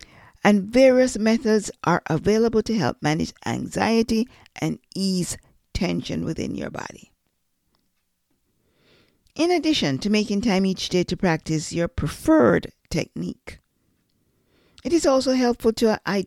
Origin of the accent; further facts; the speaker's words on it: Jamaica; I'm from Jamaica, so I usually enjoy the Jamaican black cake.